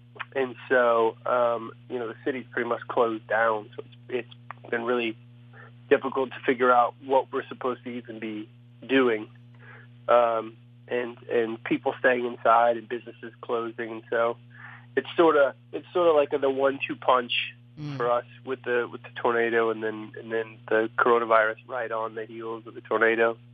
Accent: Midland, Texas, United States; now in Nashville, United States; But, yeah, born and raised in a place called Midland, Texas.

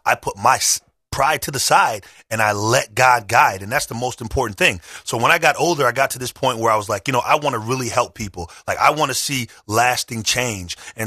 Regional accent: Minneapolis, Minnesota, United States; I grew up in Minneapolis, Minnesota early in my life.

